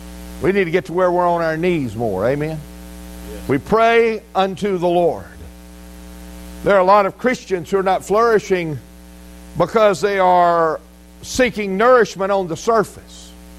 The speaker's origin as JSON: {"language": "English", "town": "Biloxi", "region": "Mississippi", "country": "United States", "tie": "born or raised there", "said": "I grew up in Biloxi. I was born just a few blocks off the beach."}